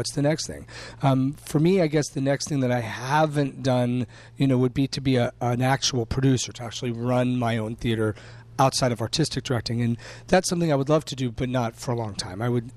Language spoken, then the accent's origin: English; Chicago, Illinois, United States; now in Pennsylvania, United States; People are like, oh, you're from Pennsylvania. I was like, I live in Pennsylvania. I'm from Chicago. I am a product of this city.